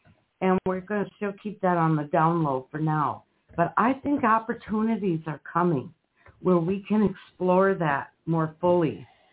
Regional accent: Duluth, Minnesota, United States; We are from the great city of Duluth.

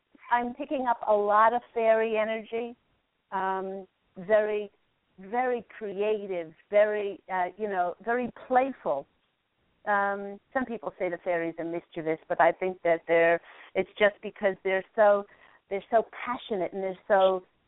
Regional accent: Queensland, Australia; moved away as an adult; now in United States; I've been in Cali now for 6 years, and my husband and I moved here from Australia. And funnily enough, we were near the Glasshouse Mountains

